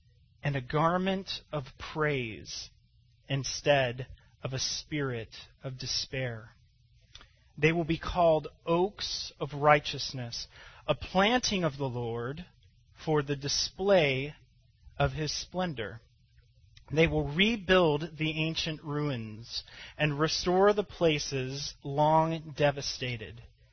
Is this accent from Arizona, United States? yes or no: yes; Phoenix, Arizona, United States; I grew up in Phoenix, Arizona, where I just got an awe.